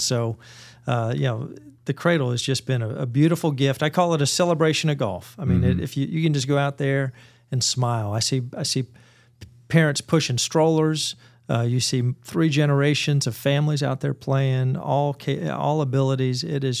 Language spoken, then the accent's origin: English; Augusta, Georgia, United States; even though I grew up in Augusta and I'm used to pollen.